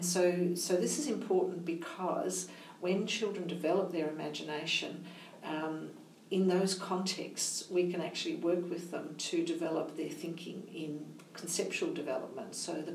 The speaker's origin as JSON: {"language": "English", "country": "Nepal", "said": "So we're from Nepal."}